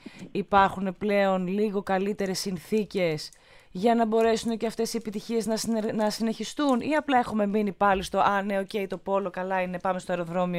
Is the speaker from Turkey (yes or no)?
yes; Istanbul, Turkey; Εκτός του μεγάλωσα εκεί και είμαι και από την Κωνσταντινούπολη